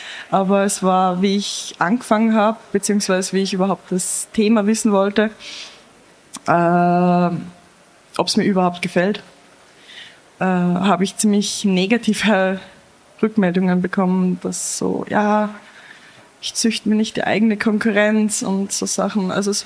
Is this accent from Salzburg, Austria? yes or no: no; Styria, Austria; Ja, also ich komme aus der Steiermark